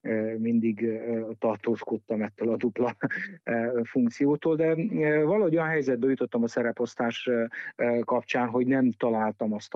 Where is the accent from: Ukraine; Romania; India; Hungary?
Romania; Transylvania; amiért engem érdekel erdélyi magyarként az, hogy egy felkiáltó jel legyen, egy intőjel az, hogy végülis hová juthatunk, milyen sorsra juthatunk mi is erdélyi magyarok